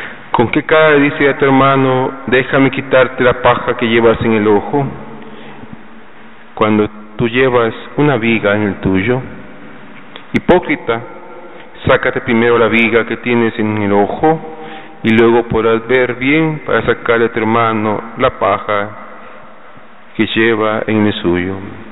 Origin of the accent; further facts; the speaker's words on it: Guatemala; Todos hemos juzgado, y como guatemaltecos tenemos esa costumbre de juzgar.